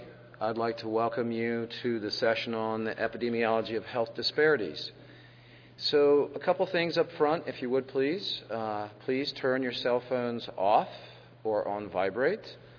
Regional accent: Philadelphia, Pennsylvania, United States; accent: Philadelphia; now in Columbia, United States; as you can tell by my strong Philadelphia accent, I am not from South Carolina.

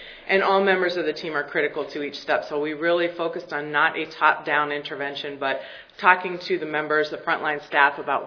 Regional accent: Michigan, United States; So I'm from Berrien County, Michigan, which is the southwest corner at the tip of the arrow there

